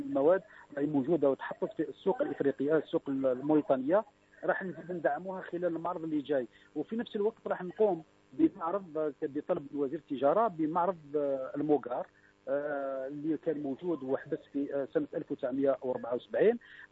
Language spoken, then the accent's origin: Arabic; Algeria; وإحنا كجزائريين الحاليين عبدينا رانا فوق السكاب باش نمشي إلى أننا ننافس بعض الدول الأخرى